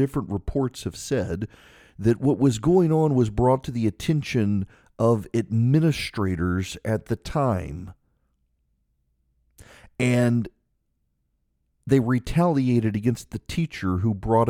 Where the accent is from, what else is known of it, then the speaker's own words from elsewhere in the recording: Louisiana, United States; I've got some audio I want to play for you when we come back from my home state of Louisiana.